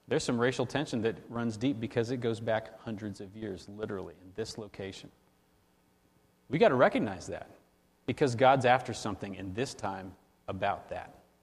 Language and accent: English; California, United States; now in Southern Maryland, United States; I'm from California. I had no idea I was coming to Southern Maryland.